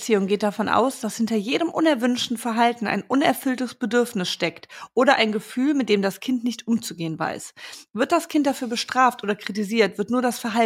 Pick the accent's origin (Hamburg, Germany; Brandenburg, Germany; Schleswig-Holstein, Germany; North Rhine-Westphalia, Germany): North Rhine-Westphalia, Germany; Düsseldorf; Ich sehe mich weiter in Düsseldorf. Ich bin in Düsseldorfer geboren. Also ich liebe diese Stadt und das ist auch meine Heimat.